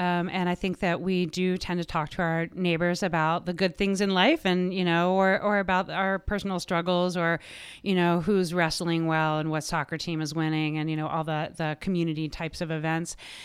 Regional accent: Ohio, United States; born there; So I was born in Ohio, in the Midwest. We moved around a little bit.

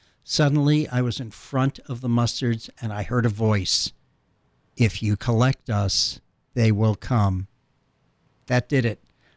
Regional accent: Worcester, Massachusetts, United States; But I'm originally from New England, from Worcester, Massachusetts.

